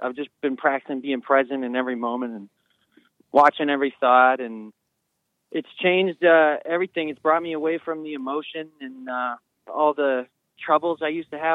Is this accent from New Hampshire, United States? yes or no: yes; New Hampshire, United States; New Hampshire.